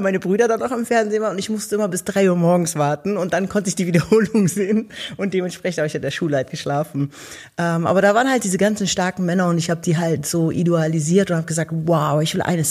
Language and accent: German; Berlin, Germany; Da war ein Park bei mir um der Ecke. Ich bin in Pankow aufgewachsen.